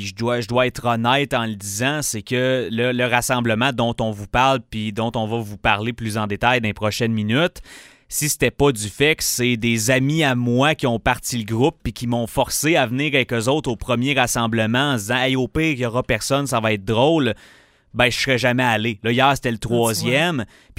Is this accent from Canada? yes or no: yes; Val-d'Or, Quebec, Canada; now in Quebec City, Canada; Je m'en vais au cégep à Jonquière, à 8 heures de route de chez nous à Val-d'Or.